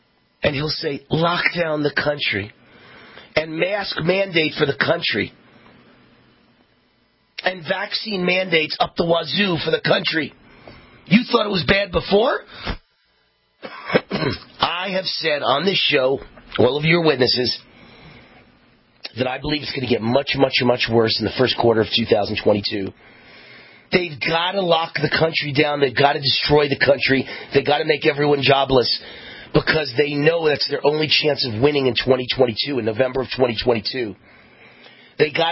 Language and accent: English; New York, United States; also born or lived in Malibu, United States / Hollywood Hills, United States; I lived in Malibu. I lived in Hollywood Hills. I grew up in New York.